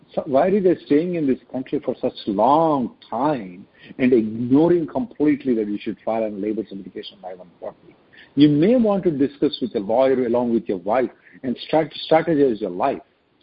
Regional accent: India; now in United States; I am one of the example. I came from India in H-4. I never got my H-4 approval.

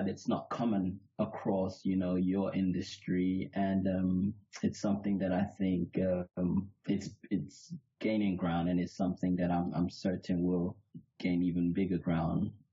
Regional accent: New York, United States; also born or lived in Nigeria; I'm originally from Nigeria, so born in Nigeria, but grew up in New York. And then went back to Nigeria, did my university

